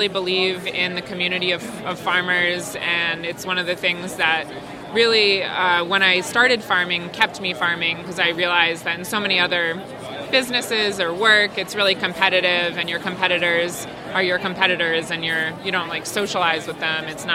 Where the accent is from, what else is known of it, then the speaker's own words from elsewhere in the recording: Danbury, Connecticut, United States; now in New Haven, United States; I am a Connecticut native. I grew up here in Danbury, and I moved to New Haven about 5 years ago for New Haven Farms.